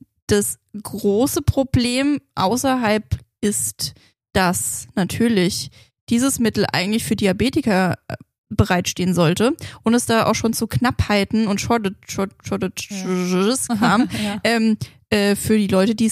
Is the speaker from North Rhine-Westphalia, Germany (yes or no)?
no; Hesse, Germany; accent: Hessian; first language English; German is a second language; mit meinem ganzen Hessisch, aber Englisch war ja tatsächlich meine Muttersprache mal.